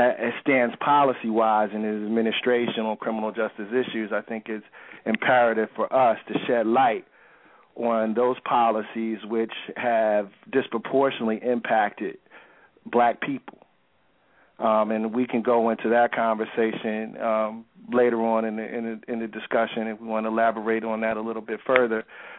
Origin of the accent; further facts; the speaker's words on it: Philadelphia, Pennsylvania, United States; in cities such as Chicago and my hometown of Philadelphia